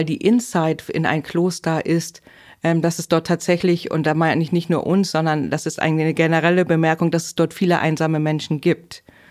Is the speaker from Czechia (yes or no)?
no; Hamburg, Germany; Also ich komme aus Hamburg. Ich war mit 14 das erste Mal bei St. Pauli.